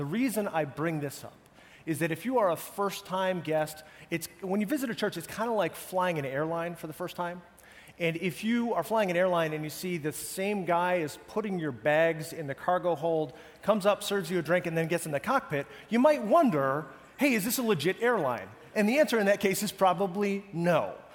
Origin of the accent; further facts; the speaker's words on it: Northeast, United States; I grew up Irish Catholic in the Northeast, which is like, that's like extra Catholic.